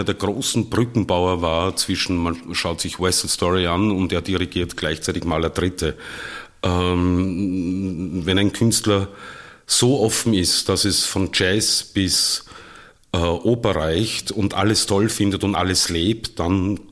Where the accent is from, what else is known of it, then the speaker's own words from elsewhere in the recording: Upper Austria, Austria; wo man geprägt wird, so wie ich im Innviertel, also ich komme ja eigentlich aus dem Innviertel, wo dann vier alte Männer zusammensitzen und gemeinsam singen und weit weg von den großen Opernbühnen